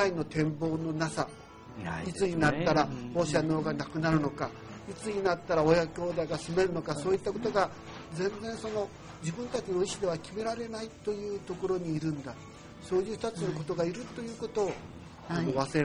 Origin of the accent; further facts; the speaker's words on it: Yamaguchi, Japan; あるいは私の実家は山口県なんですが、山口県にいたりするともう原発災害のことは過去の話なんですね